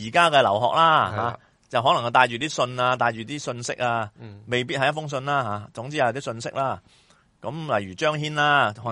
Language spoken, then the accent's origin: Cantonese; China; 或者即係作為一個中國人啦